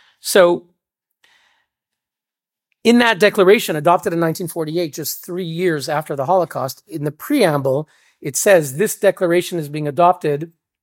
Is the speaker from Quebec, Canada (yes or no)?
yes; Montreal, Quebec, Canada; In my own city, I grew up in Montreal, Canada. The synagogue that I went to as a child